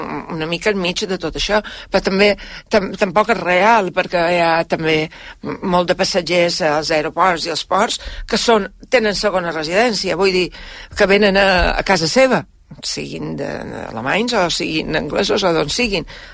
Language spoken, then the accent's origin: Catalan; Balearic Islands, Spain; now in Ibiza, Spain; Som una mallorquina que vivim a Eivissa